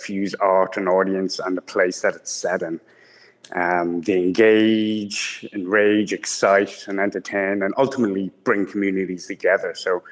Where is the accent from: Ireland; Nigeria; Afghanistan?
Ireland; now in Emporia, United States; Well, I am originally from Ireland, and I came to Emporia 2 years ago.